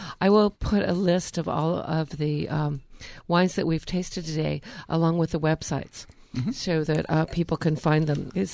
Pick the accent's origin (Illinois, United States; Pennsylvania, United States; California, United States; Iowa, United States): California, United States; And I was like, I'm from California. Leave me alone.